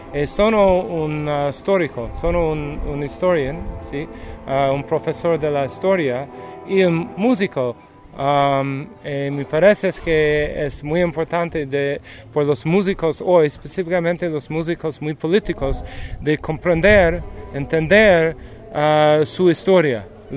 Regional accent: United States; Spanish is a second language; soy un profesor de los Estados Unidos y también un músico.

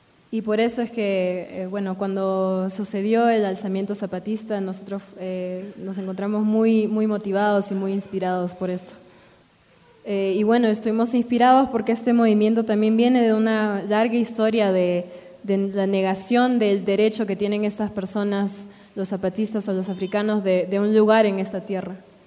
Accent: Tanzania; es donde nació la humanidad, específicamente en mi país, en Tanzania.

